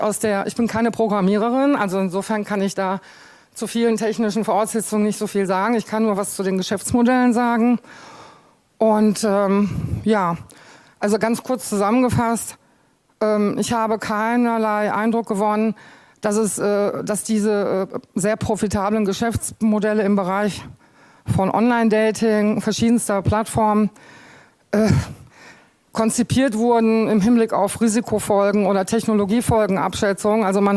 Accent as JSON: {"language": "German", "region": "Berlin", "country": "Germany", "lives_now": "Hamburg, Germany", "said": "Moin, moin, sagt man so schön hier in Hamburg, ne? Ich komme aus Berlin"}